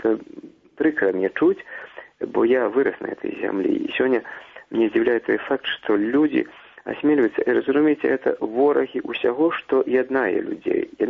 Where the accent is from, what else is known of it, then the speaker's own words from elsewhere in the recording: Polesia, Belarus; born there; Я нарадзіўся на Палесі.